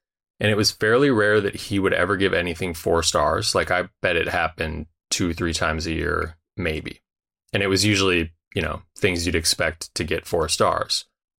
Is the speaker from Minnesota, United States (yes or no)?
yes; Minnesota, United States; Okay, a young … is growing up in Minnesota. He's in eighth grade.